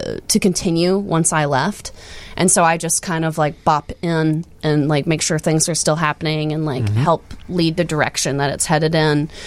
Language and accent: English; the South, United States; I'm from the South, so I love the sun.